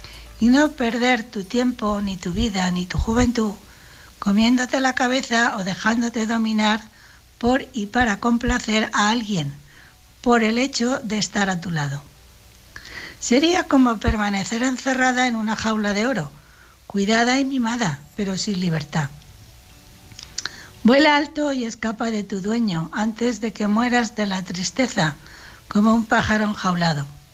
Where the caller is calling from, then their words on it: Alicante, Valencian Community, Spain; Buenas noches … de Alicante.